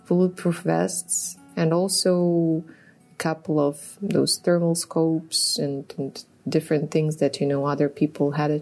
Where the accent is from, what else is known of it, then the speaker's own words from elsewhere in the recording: Ukraine; English is a second language; it was not Ukrainian, it was Russian and English, because I'm originally from the East, and there we mostly speak Russian. Ukrainian was my third, actually, mother tongue. However, now it has become the first one.